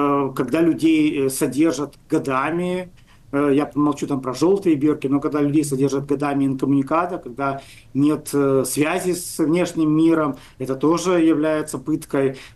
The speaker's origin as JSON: {"language": "Russian", "country": "Belarus", "said": "мы сами, белорусы, сами себе помогаем"}